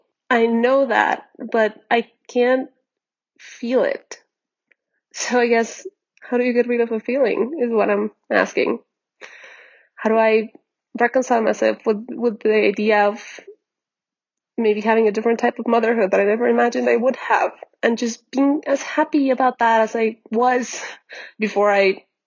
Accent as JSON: {"language": "English", "region": "West Coast", "country": "United States", "said": "I'm 37 from the West Coast."}